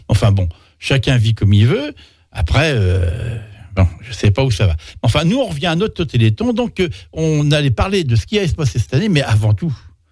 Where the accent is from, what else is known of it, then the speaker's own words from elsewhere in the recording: Île d'Yeu, Pays de la Loire, France; il y a chez nous à l'Île-Dieu, on a des gens qui sont pas connus ailleurs, mais que nous on reconnaît chez nous